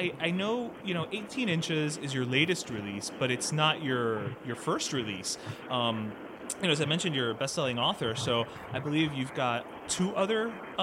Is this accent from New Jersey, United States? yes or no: no; Miami, Florida, United States; But I'm a born and raised Miami boy, and después de 40 años, I'm still not used to the rain.